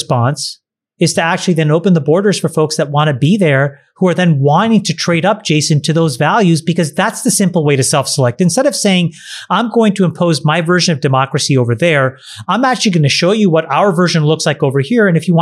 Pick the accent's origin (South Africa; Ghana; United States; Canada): Canada; as a Canadian, the Canadian perspective of this